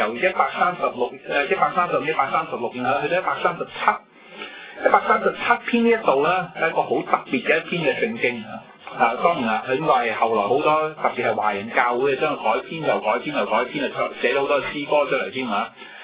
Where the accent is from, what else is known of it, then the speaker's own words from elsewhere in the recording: China; 我們中國人有句說話叫樂不思蜀